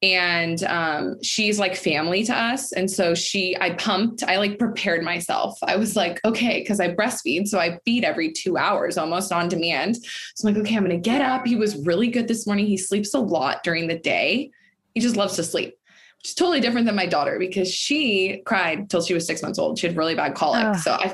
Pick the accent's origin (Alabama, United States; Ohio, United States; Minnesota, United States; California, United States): California, United States; Folsom; I'm from Folsom. It's like a really small town. It's like 2 hours outside of Tahoe. So we had a cabin there my whole life.